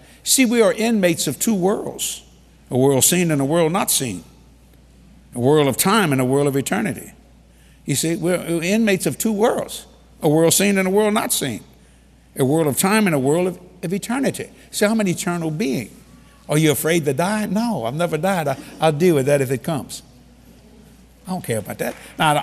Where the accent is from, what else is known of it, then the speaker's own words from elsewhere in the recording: Louisiana, United States; See, I'm a Cajun from South Louisiana. That's my culture.